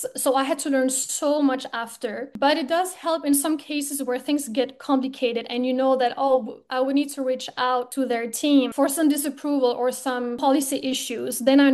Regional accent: Denmark; English is a second language; moved away as an adult; So I'm from Denmark and I moved to Portugal for this new job in marketing.

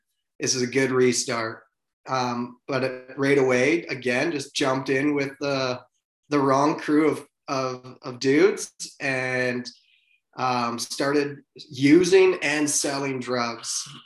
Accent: High Prairie, Alberta, Canada; born there; So, I was born in High Prairie, and I was actually thinking of this today. The first memories I have of High Prairie is living in my grandma's house

